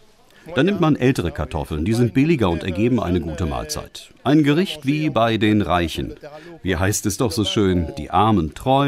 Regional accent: Belgium; In meiner Heimat fehlt es an einem eigenständigen Identitätsgefühl. Das Land liegt eingeklemmt zwischen mehreren anderen und die Staatsgründung war ein künstlicher Akt.

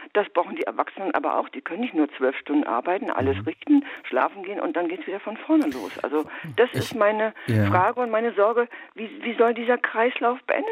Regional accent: East Germany, Germany; ich bin damals in der DDR aufgewachsen.

